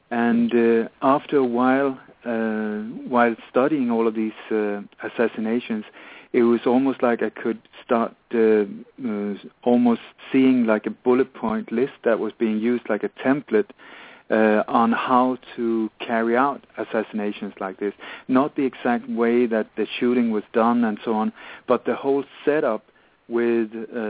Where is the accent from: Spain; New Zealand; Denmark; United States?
Denmark; born there; English is a second language; I was born in Denmark in a family that was very much involved in the Nazi, resistance movement against the Nazi occupation during the Second World War.